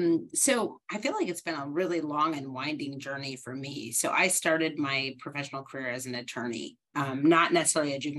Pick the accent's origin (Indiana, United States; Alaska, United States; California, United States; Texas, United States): Alaska, United States; now in Nebraska, United States; I am based in Nebraska right now. I'm originally from Alaska, so I always have this kind of yearning for mountains and water that doesn't always get fulfilled here.